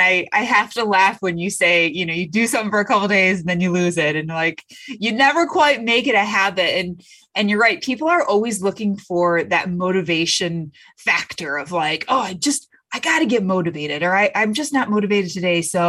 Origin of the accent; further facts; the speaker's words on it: Michigan, United States; I'm from Michigan and I'm working out my basement.